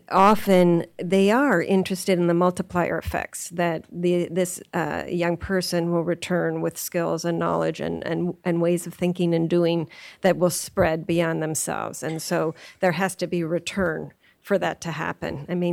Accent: California, United States; I'm from California, so this seems like a cold day

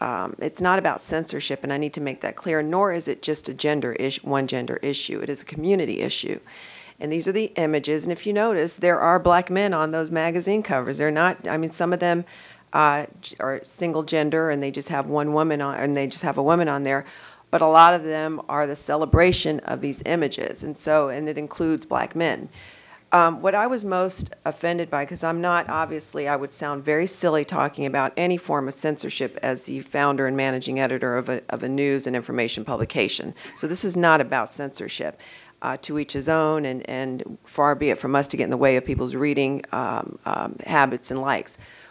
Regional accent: New York, United States; born there; I was born in New York but didn't grow up in New York.

